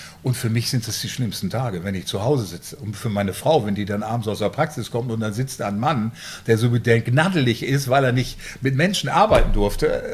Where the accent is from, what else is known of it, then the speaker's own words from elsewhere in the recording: Bielefeld, North Rhine-Westphalia, Germany; ich komme aus Bielefeld